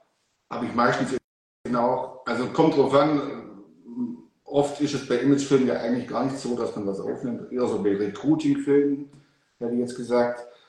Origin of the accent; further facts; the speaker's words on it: Wangen im Allgäu, Baden-Württemberg, Germany; ich komme aus Wangen im Allgäu, das ist in Süddeutschland. Also ja, also in Baden-Württemberg liegt Wangen im Allgäu. Und das liegt gar nicht so weit weg vom Bodensee.